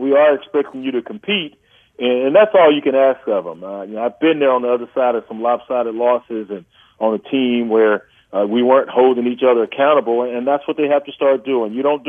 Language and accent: English; Lubbock, Texas, United States; I'd rather do this than chop cotton like I did growing up in Lubbock, Texas.